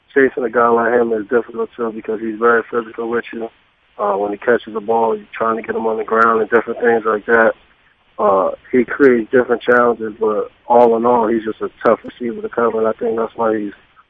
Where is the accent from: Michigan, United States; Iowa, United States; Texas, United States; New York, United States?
New York, United States; I'm from New York, and I went to high school right along the border in Lawnsville, New Jersey.